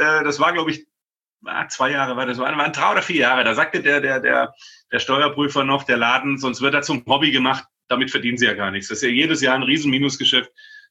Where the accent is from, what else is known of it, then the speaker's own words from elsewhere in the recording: Baden-Württemberg, Germany; bin gebürtiger Schwabe.